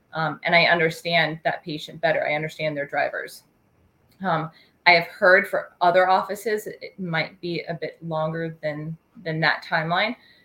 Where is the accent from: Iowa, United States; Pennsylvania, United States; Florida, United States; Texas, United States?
Iowa, United States; now in New Hampshire, United States; I'm originally from Iowa. And although I served in multiple locations across the country, this was my first time living in New Hampshire.